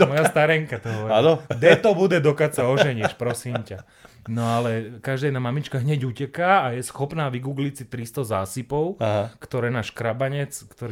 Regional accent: Záhorie, Slovakia; Ktokoľvek, kto sa ma pýta, odkiaľ som, odkiaľ pochádzam, tak ja som Záhorák.

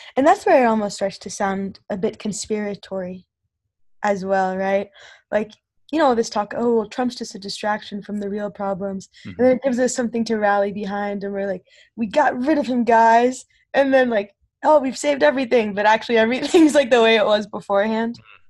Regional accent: the South, United States; and growing up where I grew up in the South, a lot of people were like just big fans of him.

